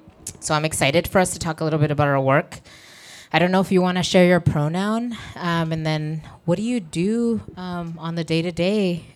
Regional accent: San Diego, California, United States; And I grew up on Kumeyaay territories in San Diego, California.

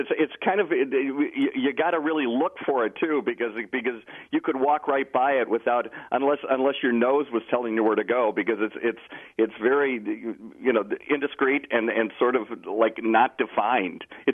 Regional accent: Wisconsin, United States; I've written 5 one-man shows, mostly about growing up in Wisconsin

